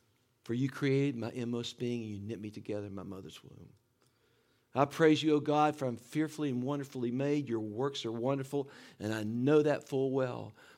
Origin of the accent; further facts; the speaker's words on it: Canova, West Virginia, United States; I grew up in Canova, West Virginia. Nobody's ever heard of it. Outside of Huntington, West Virginia